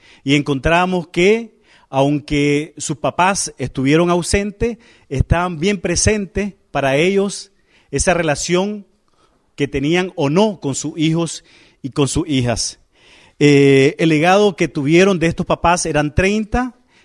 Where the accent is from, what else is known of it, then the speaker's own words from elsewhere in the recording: Nicaragua; de Nicaragua y voy a compartirle una investigación